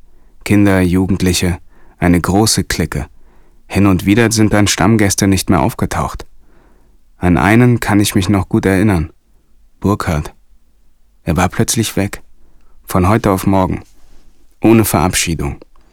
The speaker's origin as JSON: {"language": "German", "town": "Lichtenberg", "region": "Berlin", "country": "Germany", "tie": "born or raised there", "said": "In Lichtenberg, wo ich groß geworden bin"}